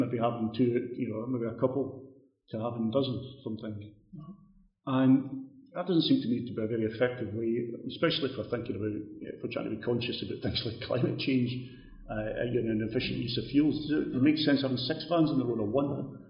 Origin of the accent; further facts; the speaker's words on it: Scotland, United Kingdom; I grew up in Ayrshire. I used to spend my youth racing bikes around South Ayrshire and all that, and right through these wee former pit villages and all that.